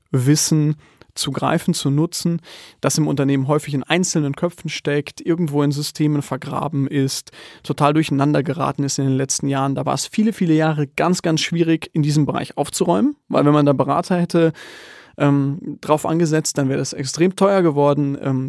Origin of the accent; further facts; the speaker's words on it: Munich, Bavaria, Germany; ich komme aus München